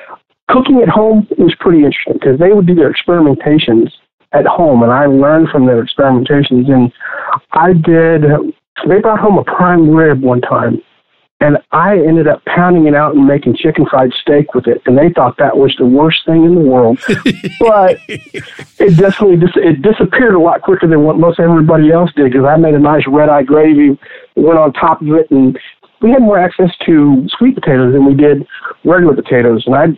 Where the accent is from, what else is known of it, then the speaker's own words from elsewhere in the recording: Texas, United States; I was this guy from Texas that we would pound meat and make chicken fried steaks